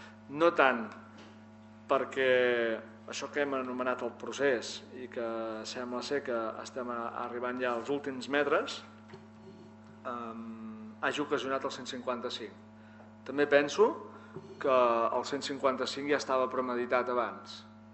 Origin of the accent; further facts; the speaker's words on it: Catalonia, Spain; I això, com a catalans, també ens ha de donar la força que ens ha de tenir.